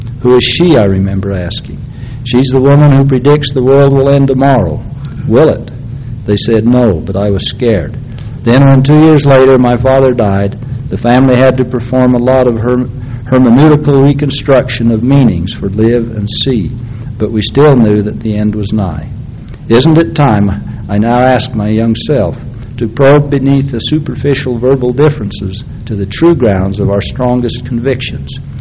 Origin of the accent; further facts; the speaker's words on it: American Fork, Utah, United States; I can remember feeling scared to walk too close to the one non-Mormon church in my hometown, American Fork.